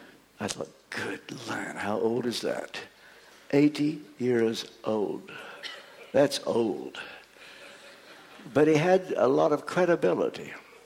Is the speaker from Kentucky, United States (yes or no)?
yes; Ashland, Kentucky, United States; I was brought up in Ashland, Kentucky, and they had revivals in those days.